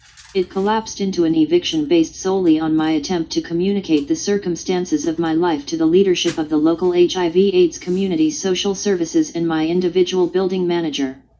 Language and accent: English; San Bernardino, California, United States; 2 weeks after I had to leave the Denver area back to my hometown of San Bernardino. That is where I write this story today.